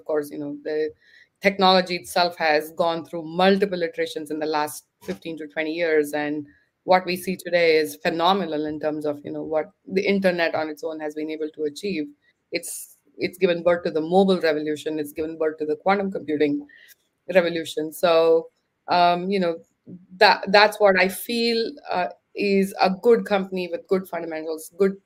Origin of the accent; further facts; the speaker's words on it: India; moved away as an adult; now in United States; I've lived in the US more than anywhere else in the world. I'm originally from India. Grew up in India, you know, did my education in India, but came here for my master's and my business degree.